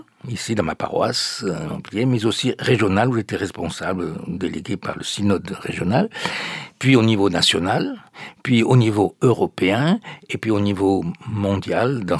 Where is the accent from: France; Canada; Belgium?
France; Occitanie; je suis né dans l'Aveyron, dans un village qui était ultra-catholique. Nous étions pratiquement la seule famille protestante